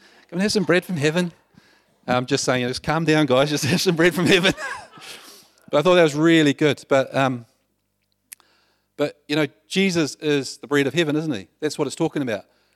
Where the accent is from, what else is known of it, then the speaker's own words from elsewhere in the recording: New Zealand; I should do it a lot better being a New Zealander.